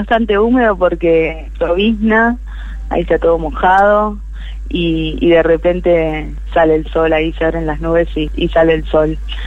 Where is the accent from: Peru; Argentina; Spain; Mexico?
Argentina; Buenos Aires; moved away as an adult; fuimos bastante beneficiados con una pareja amiga que ya veníamos desde allá, de Bu